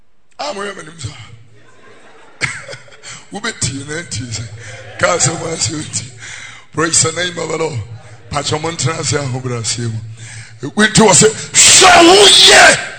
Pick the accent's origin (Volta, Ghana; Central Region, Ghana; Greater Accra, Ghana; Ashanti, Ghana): Greater Accra, Ghana; Abeka; English is a second language; also born or lived in Tesano; I was born here in Tesano. I was born not too far from this church and I grew up in Fadama in Abeka.